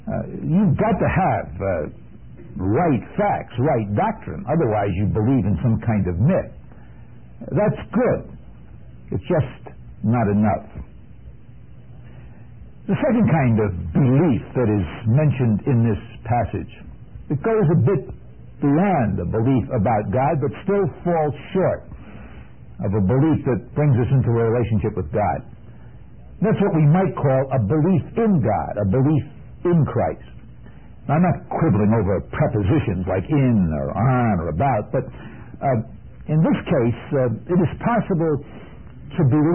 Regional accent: New York City, New York, United States; When I was growing up in New York City, I learned a great many historical facts.

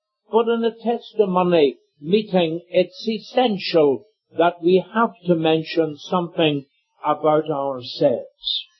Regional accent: Annan, Scotland, United Kingdom; Now, I was not, as you might think, born in Northern Ireland. I was born in Scotland.

